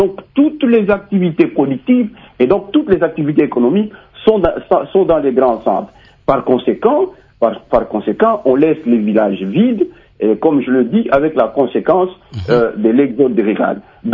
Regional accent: Nyunzu, Tanganyika, DR Congo; je donnerai l'exemple de chez moi à Nyonzou

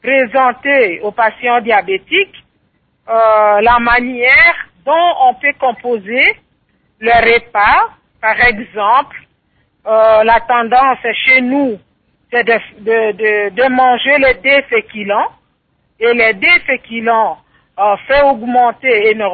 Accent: DR Congo; je suis moi-même africaine, je suis congolaise

